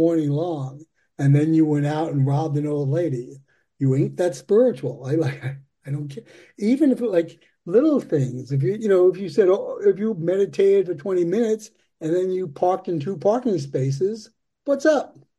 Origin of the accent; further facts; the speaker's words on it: New York, United States; You know, I'm from New York, and I remember being in a meeting with somebody wearing a Boston Red Sox hat, and it kind of pissed me off for a little while.